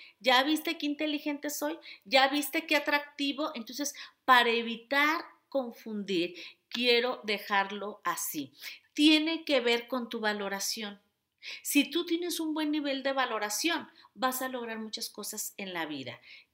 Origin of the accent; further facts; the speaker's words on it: Mexico; Les recuerdo que yo soy mexicana, por eso les hablo de esto.